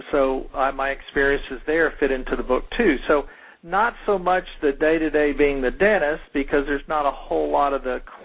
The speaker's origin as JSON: {"language": "English", "region": "Texas", "country": "United States", "tie": "born or raised there", "said": "and I grew up near Houston, and I've traveled to the Netherlands and Belize"}